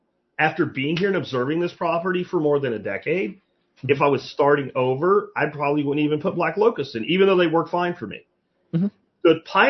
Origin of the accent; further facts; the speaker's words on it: Pennsylvania, United States; now in Texas, United States; When I first set up a garden in Texas, I grew up gardening in Pennsylvania. I did all the shit that I did in Pennsylvania.